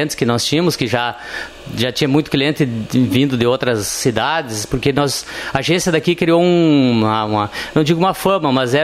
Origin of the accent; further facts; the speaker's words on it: Nova Palma, Rio Grande do Sul, Brazil; eu adoro Nova Palma, é o lugar que eu nasci, é a minha terra.